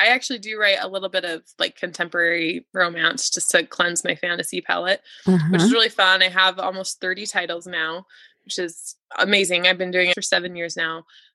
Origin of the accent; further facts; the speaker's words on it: Idaho, United States; I grew up in Idaho, so mountains are kind of my thing.